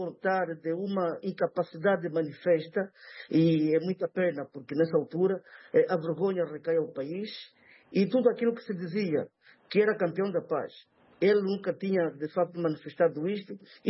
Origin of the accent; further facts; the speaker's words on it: Angola; enquanto angolanos, seria um orgulho termos conseguido ajudar um país a se pacificar